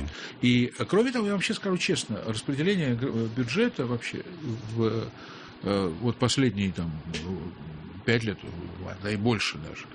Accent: Kyrgyzstan; born there; also born or lived in Russia; я родился в России, то есть я родился в Киргизии.

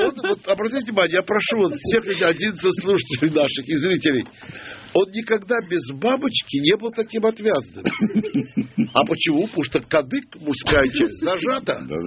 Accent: Moscow, Russia; Я-то знаю, я из Москвы.

